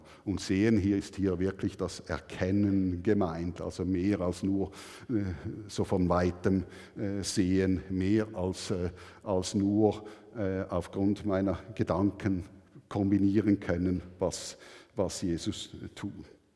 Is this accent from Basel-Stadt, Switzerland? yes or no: no; Thurgau, Switzerland; Ich bin ja als Pfarrersohn im Thurgau aufgewachsen